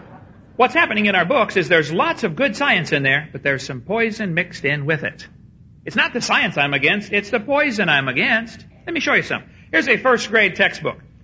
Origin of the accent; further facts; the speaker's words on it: East Peoria, Illinois, United States; When I was about 6 years old, I was raised in East Peoria, Illinois.